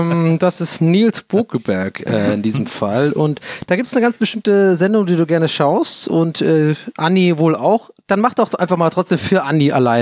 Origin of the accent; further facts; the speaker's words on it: Ireland; Ich komme aus Irland, ich kenne mich aus.